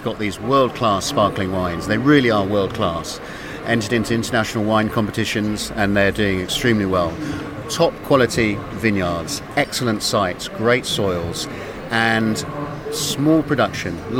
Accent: England, United Kingdom; And not just as an Englishman, but as a wine professional

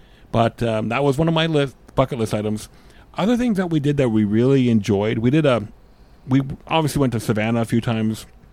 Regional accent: Ontario, Canada; also born or lived in Western Canada; Cause I lived in Western Canada. I grew up in Ontario, but I never spent a lot of time out east

